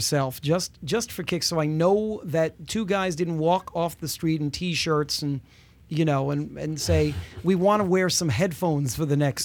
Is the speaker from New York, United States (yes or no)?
yes; New York, United States; born there; I was born in New York, and it gives me major problems.